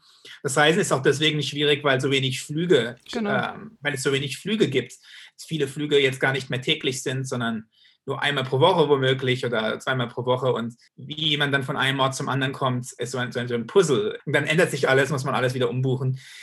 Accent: Germany; also born or lived in United States; dass ich ja viele Jahre in Amerika immer der deutsche Geiger war, der dort auftrat

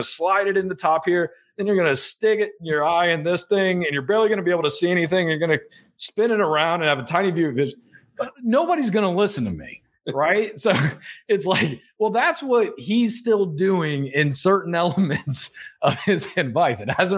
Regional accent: the South, United States; And it's like, you know, I'm from the South. We love a good, we love a good saying.

